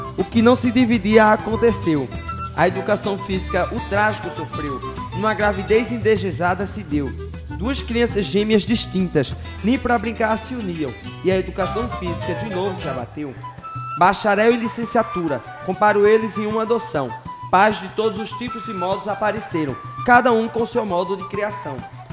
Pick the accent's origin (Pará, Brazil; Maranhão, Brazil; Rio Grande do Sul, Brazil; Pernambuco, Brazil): Pernambuco, Brazil; Passira; sou de Passira, Pernambuco.